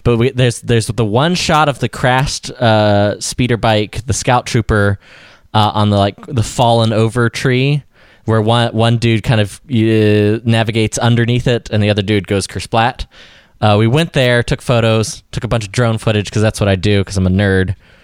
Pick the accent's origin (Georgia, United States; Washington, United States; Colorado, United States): Georgia, United States; Atlanta; I'm actually back in my hometown of Atlanta, Georgia, as we record